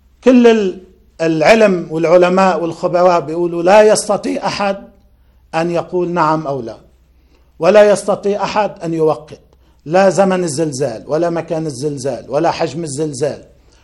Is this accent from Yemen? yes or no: no; Lebanon; ما كنا كلبنانيين نشعر أنه عنا هذا التحدي